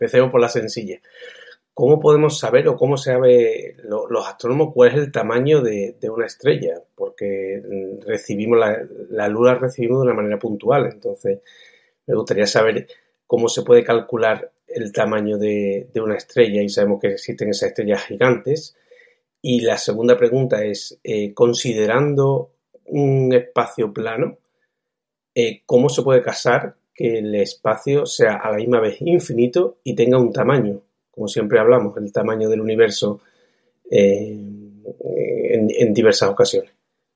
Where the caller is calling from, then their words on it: Seville, Andalusia, Spain; de Sevilla